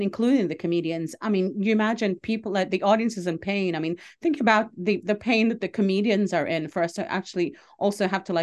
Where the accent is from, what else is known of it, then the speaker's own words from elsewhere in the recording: Greece; also born or lived in Lebanon / Montreal; now in Washington, United States; We fled the war in Lebanon many years ago to Greece via boat to Cyprus. So I grew up in Greece, then moved to Montreal, and then I've only been in DC for a few years.